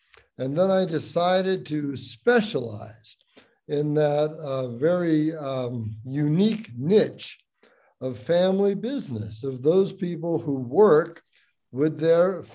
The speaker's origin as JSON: {"language": "English", "town": "Boston", "region": "Massachusetts", "country": "United States", "said": "Well, I'm from Boston, and I originally went to Cornell University's School of Hotel Administration."}